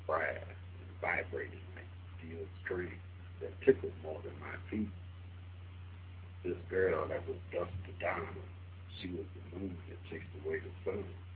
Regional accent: Detroit, Michigan, United States; Like I said, I grew up in Detroit in an area called Black Bottom.

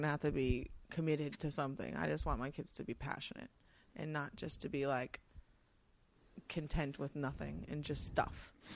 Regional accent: Venice, California, United States; I grew up on 7th Street.

